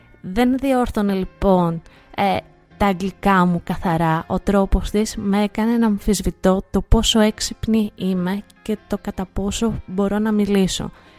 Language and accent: Greek; Varda, Western Greece, Greece; γιατί δεν είχα αυτή την νεοϋορκέζικη προφορά, προφανώς, γιατί γεννήθηκα και μεγάλωσα στη Βάρδα Ηλίας, με ένα μικρό διάλειμμα της Σάμου και της Θεσσαλονίκης όπου πήγα να σπουδάσω.